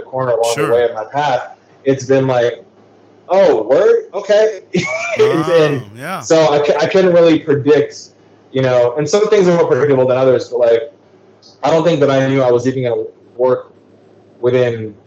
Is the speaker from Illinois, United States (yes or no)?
yes; Chicago, Illinois, United States; Living in Chicago as a kid, if someone ripped a hole in time and in space and time